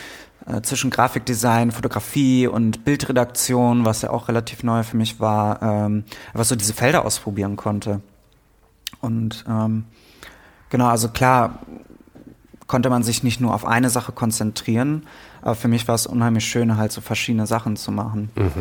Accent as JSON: {"language": "German", "town": "Münster", "region": "North Rhine-Westphalia", "country": "Germany", "tie": "born or raised there", "said": "Ja, meine Heimatstadt."}